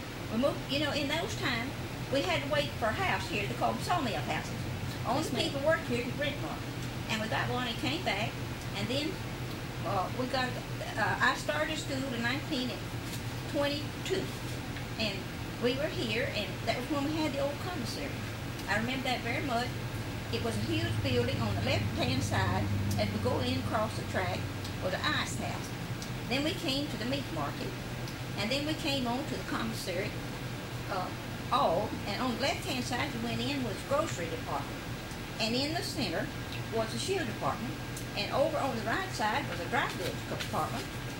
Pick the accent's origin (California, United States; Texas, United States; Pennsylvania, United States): Texas, United States; born there; I was born 1915 in Nacogdoches County at an old place called Frost Johnson Mill.